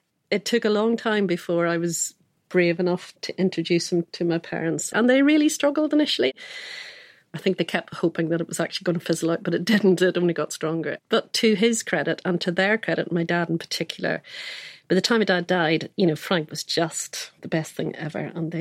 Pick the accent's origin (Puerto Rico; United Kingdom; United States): United Kingdom; I could be both British, and I am absolutely British, but I could also be proud of my Irish heritage